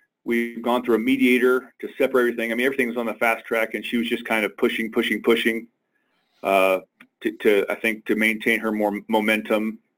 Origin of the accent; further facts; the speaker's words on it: Denver, Colorado, United States; from Denver here in beautiful Colorado.